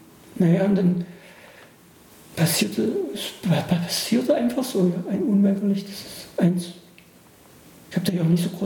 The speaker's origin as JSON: {"language": "German", "town": "Bernburg", "region": "Saxony-Anhalt", "country": "Germany", "tie": "born or raised there", "said": "Also ich bin aus Bernburg, es war eine große sowjetische Garnisonsstadt, fast ja, so ungefähr, riesige Russenkasernen. Wir sind mit den Menschen groß geworden"}